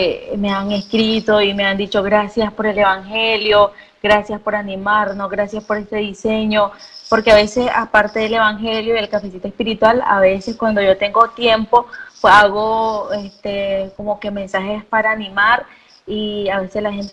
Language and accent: Spanish; Nicaragua; aquí en mi país, en Nicaragua, a las 3 de la mañana